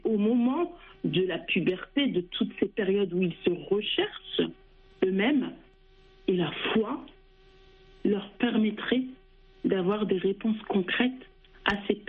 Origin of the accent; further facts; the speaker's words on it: France; je suis née et que j'ai grandi en France, j'ai toujours vécu en France, mais nous avons cette double culture. Nous sommes d'origine marocaine.